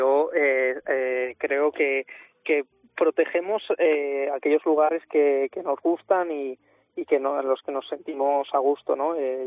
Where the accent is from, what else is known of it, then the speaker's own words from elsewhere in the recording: Valencia, Valencian Community, Spain; en Valencia, que es de donde soy